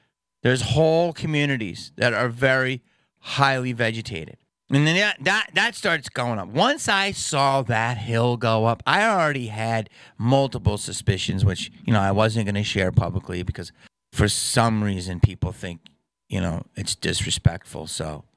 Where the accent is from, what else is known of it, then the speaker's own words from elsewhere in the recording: East Coast, United States; I'm from the East Coast